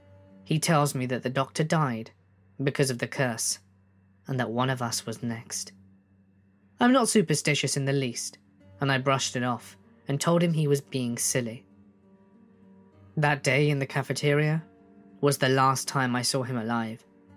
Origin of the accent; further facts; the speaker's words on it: Midwest, United States; moved away as an adult; now in New Orleans, United States; I am originally from the Midwest, a tiny sleepy town of less than a couple of thousand people, so New Orleans was a culture shock for me.